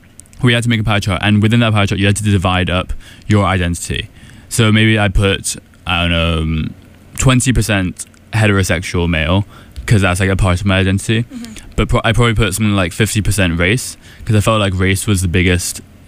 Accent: Hong Kong; having a Chinese father and a British mother and growing up in Hong Kong.

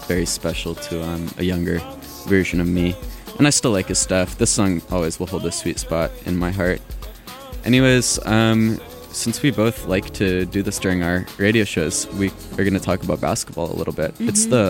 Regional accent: Cincinnati, Ohio, United States; growing up in Cincinnati, it's second nature.

